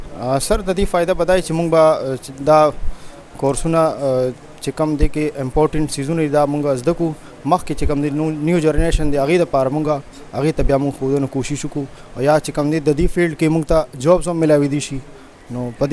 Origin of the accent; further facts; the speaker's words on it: Mardan, Khyber Pakhtunkhwa, Pakistan; زه د مردان اوسیدونکی یم